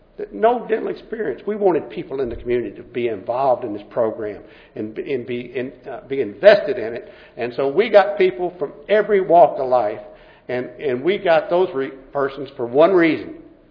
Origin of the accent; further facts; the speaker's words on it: Kentucky, United States; a volunteer program in my hometown of Clark County, Kentucky.